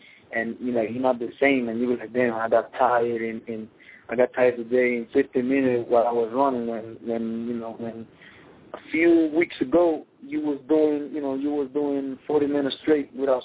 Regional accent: Puerto Rico; English is a second language; Since I was little, growing up in Puerto Rico

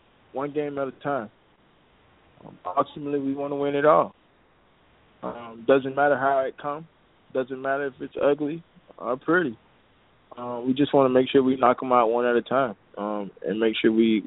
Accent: South Bay, Florida, United States; It's a real, real small town. Real, real small town. Probably 3,500 people, maybe.

